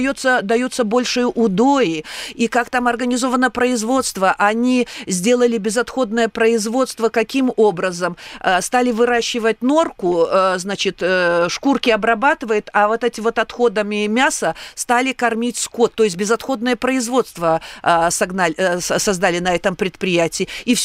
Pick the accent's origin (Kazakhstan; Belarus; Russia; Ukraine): Belarus; И мне было приятно, что я из Беларуси